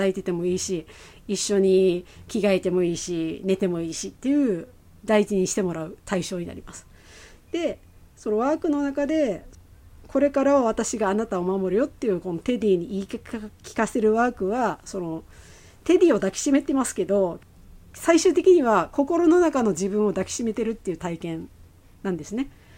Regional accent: Okinawa, Japan; なんかやっぱ私は沖縄出身なので日本の文化よくわからない

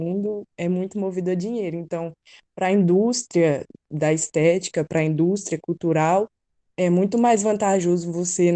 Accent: Contagem, Minas Gerais, Brazil; eu tenho 18 anos, eu sou de Contagem, né?

